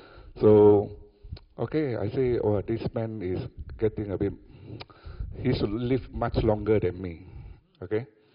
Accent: Johor Bahru, Johor, Malaysia; I went down to Johor Bahru, my hometown.

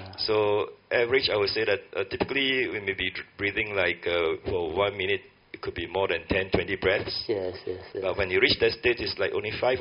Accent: Singapore; English is a second language; Yeah, so, I come from Singapore.

